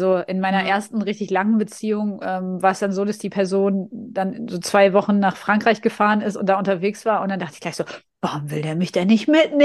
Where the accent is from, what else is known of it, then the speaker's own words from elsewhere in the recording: Rhineland, Germany; Ich komme aus dem Rheinland, ne? Da sind wir sowieso alle schön touchy.